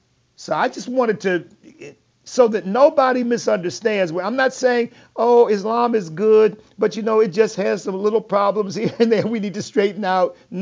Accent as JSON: {"language": "English", "country": "United States", "said": "Now, as an American, I completely support the right of Muslim people to worship the God of their choosing"}